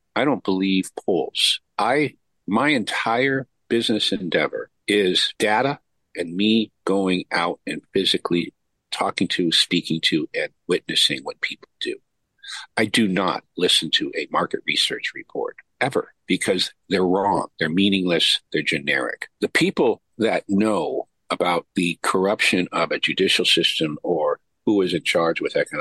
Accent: United States; I am an American and I am proud

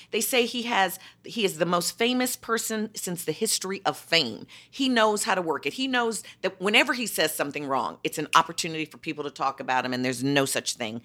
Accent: Chicago, Illinois, United States; That's my hometown, Chicago, well, the Daley Machine.

